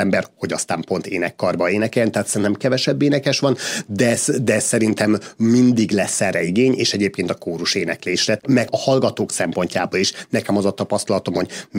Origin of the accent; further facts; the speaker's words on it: Budapest, Hungary; mert én mindig Budapesten nőttem fel, például meg Budapesten éltem.